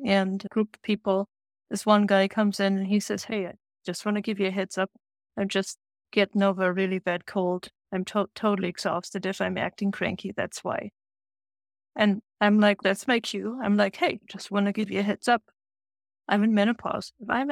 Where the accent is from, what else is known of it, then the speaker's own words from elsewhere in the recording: Bavaria, Germany; English is a second language; Hey, I'm from Bavaria.